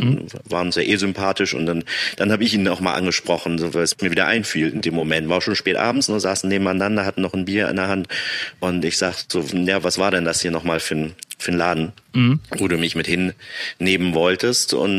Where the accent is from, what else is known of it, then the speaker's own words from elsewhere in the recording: Altenholz, Schleswig-Holstein, Germany; Ich komme aus der Gegend von Kiel, direkt nördlich vom Kanal, Gemeinde Altenholz, kleine Stadtrandgemeinde, bin ich aufgewachsen und zur Schule gegangen, habe da mein Abi gemacht und bin dann erstmal nach Kiel zum Studieren.